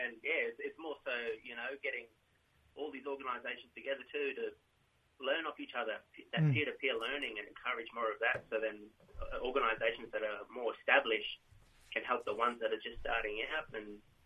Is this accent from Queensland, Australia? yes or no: yes; Queensland, Australia; So my mob is Lama Lama and Bindiwata up in Cape York. I was born and raised in the Cape.